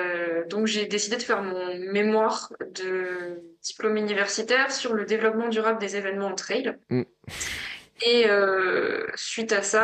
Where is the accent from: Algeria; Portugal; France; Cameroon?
France; now in Geneva, Switzerland; je suis française, mais je fais mon master à Genève.